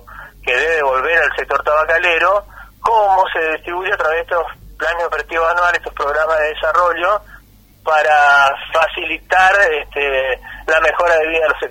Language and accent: Spanish; Corrientes, Argentina; yo soy originariamente correntino, así tengo particular interés en que todas las economías regionales, pero en particular las de mi provincia